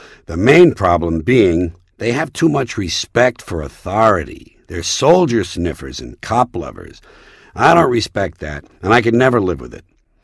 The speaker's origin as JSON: {"language": "English", "town": "New York City", "region": "New York", "country": "United States", "tie": "born or raised there", "moved": "as an adult", "lives_now": "Los Angeles, United States", "said": "I grew up in New York City, and I lived there till I was about 30."}